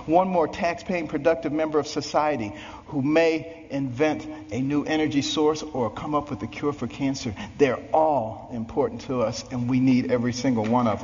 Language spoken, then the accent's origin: English; Baltimore, Maryland, United States; You know, I'm from Baltimore. The Ravens won.